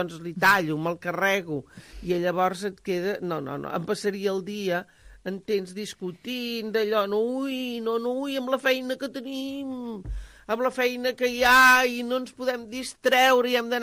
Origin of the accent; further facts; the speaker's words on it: Barcelona, Catalonia, Spain; la del meu poble, la de Sants.